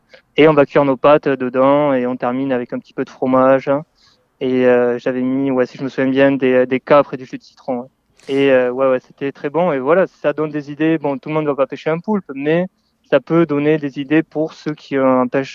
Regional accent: Castres, Occitanie, France; moved away as an adult; also born or lived in England / Switzerland; j'ai fini par l'apprentissage en brevet professionnel pendant 2 ans chez moi à Castres, à côté de Toulouse. Et à 19 ans, je suis parti juste après l'apprentissage.

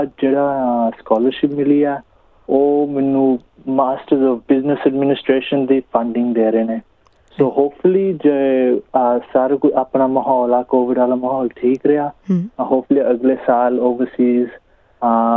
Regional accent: Punjab, India; now in Sydney, Australia; ਅਸੀਂ ਪੰਜਾਬ ਦੇ ਹਾਂ, ਆਈ ਗੈਸ ਜੰਮਿਆ ਫਤਿਹਗੜ੍ਹ ਸਾਹਿਬ ਡਿਸਟ੍ਰਿਕਟ ਸੀਗਾ, ਅਤੇ ਅਸੀਂ 97 'ਚ ਆਸਟ੍ਰੇਲੀਆ ਆ ਗਏ ਸੀ। ਉਦੋਂ ਦੇ ਅਸੀਂ ਫੈਮਿਲੀ, ਮੰਮਾ ਪਾਪਾ ਅਤੇ ਇੱਕ ਛੋਟੀ ਭੈਣ, ਅਸੀਂ ਇਕੱਠੇ ਆ ਸਿਡਨੀ 'ਚ ਹੀ ਰਹਿ ਰਹੇ ਸੀਗੇ। ਪਹਿਲਾਂ ਹੌਨਸ ਬੀਚ, ਫਿਰ ਗਲੈਨਵੁੱਡ ਹੋ ਗਏ ਸ਼ਿਫਟ।

